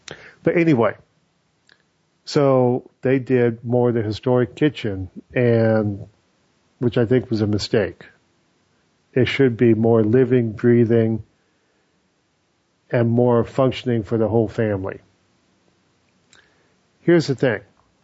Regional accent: Scotland, United Kingdom; And as a Scotsman, that bothers me.

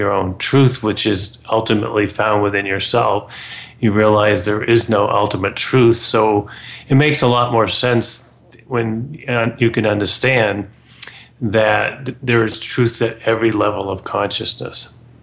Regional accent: Maine, United States; I grew up in Maine, and my mother's side of the family were lobstermen and fishermen.

